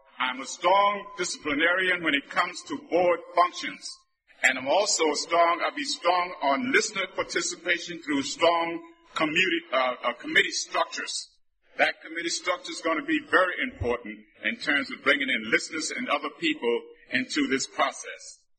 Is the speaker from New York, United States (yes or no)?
yes; New York, United States; I'm from Long Island.